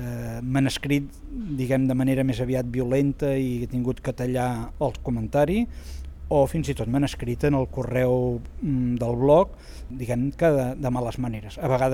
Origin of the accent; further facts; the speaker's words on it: Barcelona, Catalonia, Spain; perquè jo sóc de Barcelona i assisteixo a tot el que puc del Liceu